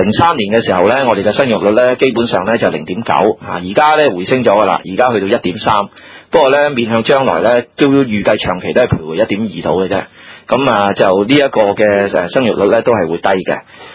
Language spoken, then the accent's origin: Cantonese; Hong Kong; 呢啲都係我哋香港人娶內地嘅配偶